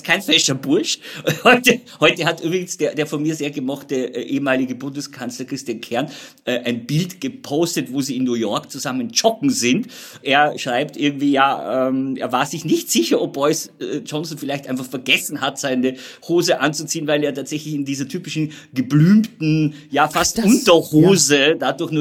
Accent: Austria; wo man als Österreicher so ein bisschen geneigt ist, ihn trotz aller Verfehlungen zu mögen.

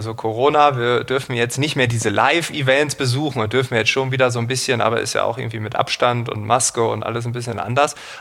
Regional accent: Northern Germany, Germany; als Norddeutscher ist das hier kein Wind

